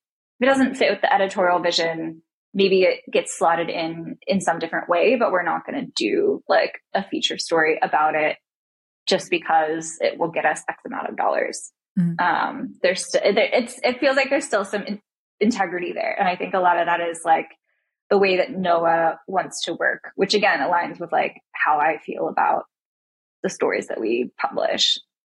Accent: Texas, United States; Yeah. I mean, again, I'm from Texas. I love

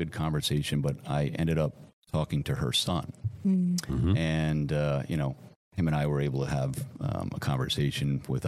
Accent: New England, United States; Well, I had a friend of mine, you know, I'm from New England, and I actually grew up with this guy on the radio.

